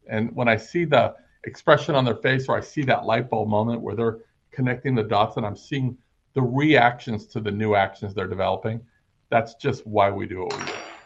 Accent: Los Angeles, California, United States; You know, I grew up in Los Angeles, as you know, and neither one of my parents had a lot of financial success.

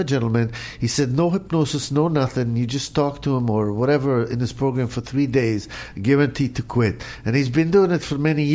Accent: Israel; now in United States; I came from Israel, so that culture until recently, they, you know, only in the past couple decades, maybe they've become aware of cigarette smoking like we have here.

